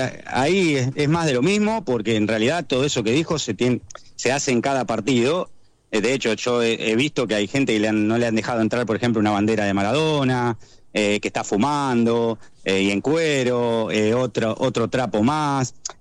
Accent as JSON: {"language": "Spanish", "country": "Argentina", "said": "nosotros somos argentinos"}